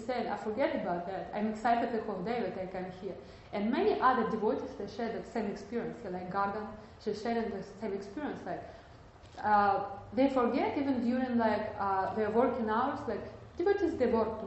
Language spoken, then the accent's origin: English; Moscow, Russia; English is a second language; like I'm from Moscow, yes. Moscow is a huge city, like New York.